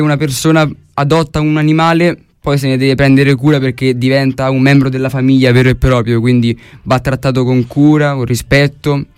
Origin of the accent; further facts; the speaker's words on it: Sicily, Italy; Io per esempio sono siciliano di origine